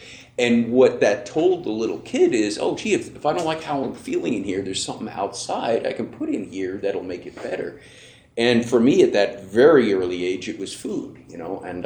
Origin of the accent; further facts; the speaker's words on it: Los Angeles, California, United States; And I'm actually from out of town. I should have, I'm from Los Angeles.